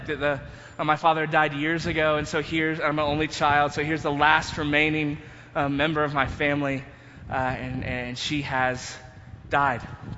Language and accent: English; Texas, United States; We grew up in North Texas, so there weren't many steep hills